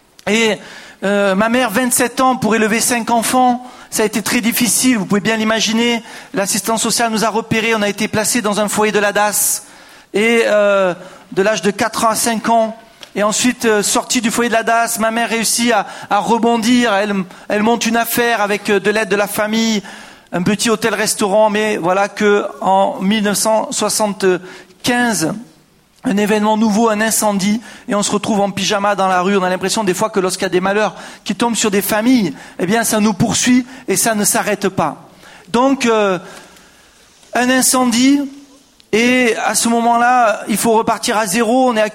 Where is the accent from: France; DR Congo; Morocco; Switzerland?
France; also born or lived in Nîmes; 1966, j'ai 43 ans, dans le sud de la France, à Nîmes. J'ai même vécu toute mon enfance en Camargue, dans un lieu que vous connaissez peut-être, là où il y a des taureaux, des chevaux. Et voilà que je suis né dans une famille de 5 enfants.